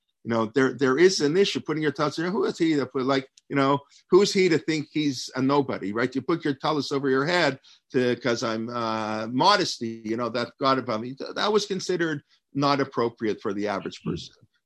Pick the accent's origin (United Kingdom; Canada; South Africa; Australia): Canada; also born or lived in United States; Of course, being a Canadian, it's supposed to be Z. But I guess I spent too many years in the States.